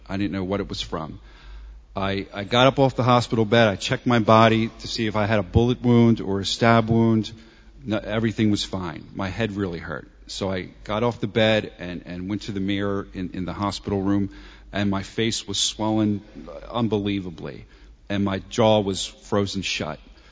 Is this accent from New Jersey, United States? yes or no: yes; New Jersey, United States; I was born and raised in South Jersey, about 15 minutes outside of Philadelphia. I come from a large Catholic family, lots of uncles, lots of aunts, lots of cousins, lots of love.